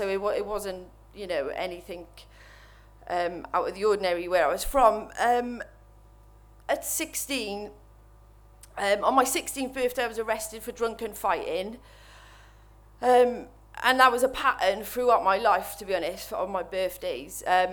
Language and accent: English; Cardiff, Wales, United Kingdom; I'm from Wales, from Cardiff. I'm 38, and I've been clean for 560 days now